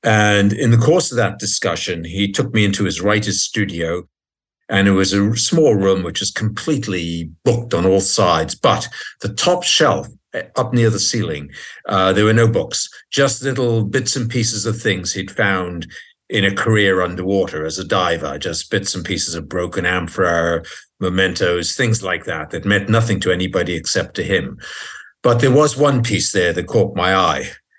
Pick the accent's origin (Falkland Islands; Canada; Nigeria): Falkland Islands; also born or lived in New York City, United States; When I was a kid growing up in the Falklands, everybody used to listen to the BBC Overseas Service, but I, for some reason, always used to listen to the Voice of America.